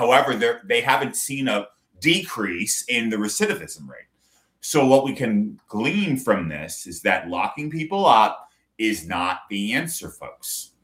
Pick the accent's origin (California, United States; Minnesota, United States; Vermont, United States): Vermont, United States; also born or lived in Tyngsborough, Massachusetts; I was born in Tyngsborough, Massachusetts. I lived there for 7 years until my parents made the worst decision of their life to move up into Vermont.